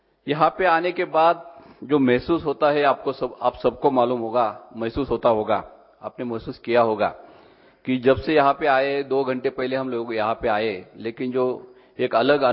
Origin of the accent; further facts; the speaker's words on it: Mahabaleshwar, Maharashtra, India; मेरे गांव महाबलेश्वर सातारा डिस्ट्रिक्ट महाराष्ट्र में जहाँ आता है मेरे गांव